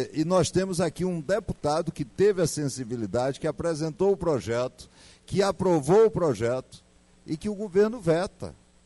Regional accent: Piauí, Brazil; o governador da minha terra, o governador do Piauí

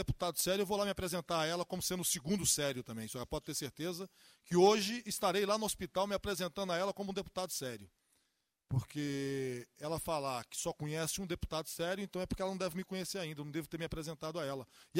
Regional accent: Sobradinho, Federal District, Brazil; sou de Sobradinho também.

